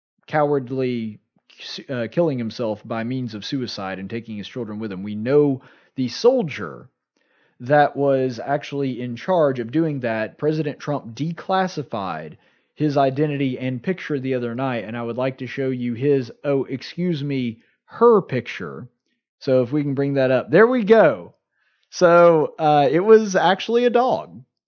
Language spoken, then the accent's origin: English; Alabama, United States; And that's why I love my home state. Love Alabama.